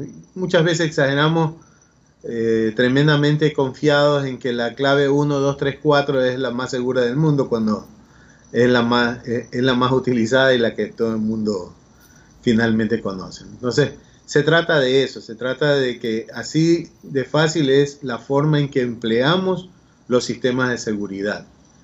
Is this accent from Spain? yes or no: no; Ecuador; Bueno, como ecuatoriano, una de las primeras cosas que tenemos que hacer es proteger nuestra identidad digital.